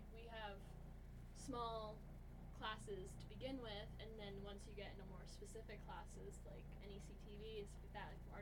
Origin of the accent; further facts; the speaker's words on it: Maine, United States; I'm from Maine, and I looked at a lot of the D3 schools in Maine, which we have a lot of.